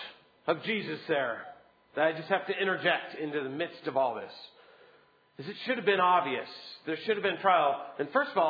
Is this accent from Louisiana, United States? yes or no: yes; New Orleans, Louisiana, United States; when I was growing up, I grew up in New Orleans.